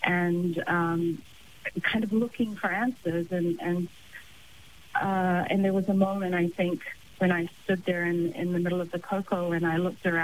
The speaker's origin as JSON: {"language": "English", "country": "Samoa", "tie": "born or raised there", "said": "I mean, we grew up on a plantation like most people in Samoa."}